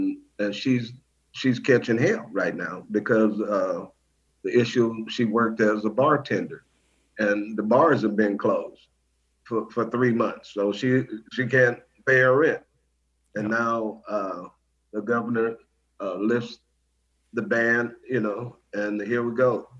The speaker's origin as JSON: {"language": "English", "town": "Houston", "region": "Texas", "country": "United States", "tie": "born or raised there", "lives_now": "Iowa, United States", "said": "George Lloyd is a native of my hometown, Houston, Texas, and coming up in Third Ward, Houston, Texas, he was a student athlete, and my younger cousin and George were classmates"}